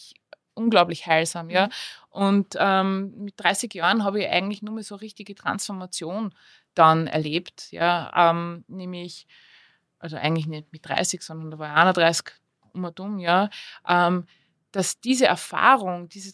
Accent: Linz, Upper Austria, Austria; Ich komme aus einem Viertel in Linz. Da, ja, das ist so, das Ghetto, hat man früher gesagt, ja.

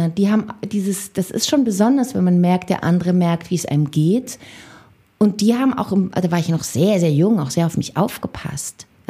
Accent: Baden-Württemberg, Germany; ich bin ja Schwäbin

